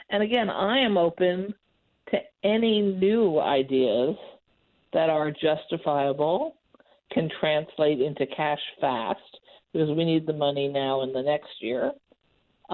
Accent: New York City, New York, United States; I come from New York City, where you also compete with a large media market

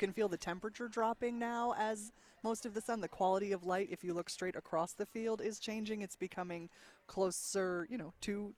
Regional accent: Saranac Lake, New York, United States; I grew up in Saranac Lake, so Gib was one of my weather people growing up

